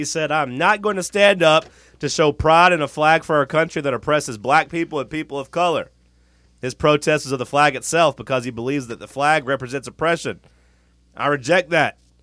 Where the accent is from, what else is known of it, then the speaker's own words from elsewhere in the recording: Kentucky, United States; Like, I'm from Kentucky. I'm from a coal city.